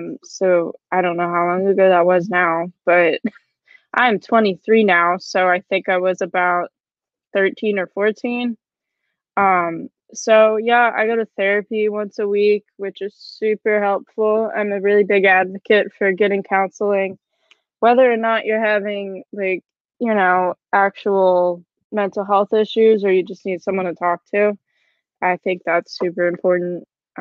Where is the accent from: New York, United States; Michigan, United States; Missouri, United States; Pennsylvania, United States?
Pennsylvania, United States; I'm from Pennsylvania, just like Caitlin said, kind of near Philly, but not really.